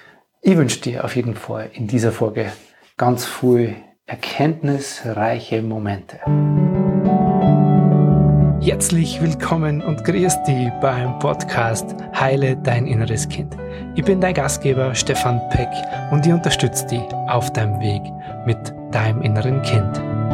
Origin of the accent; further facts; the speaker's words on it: Germany; ich bin in der DDR aufgewachsen.